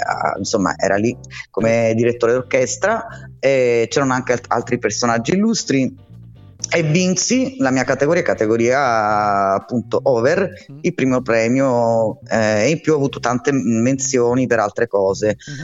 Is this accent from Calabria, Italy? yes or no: yes; Calabria, Italy; io vengo da Calabria e cominciai con degli amici, con dei gruppetti locali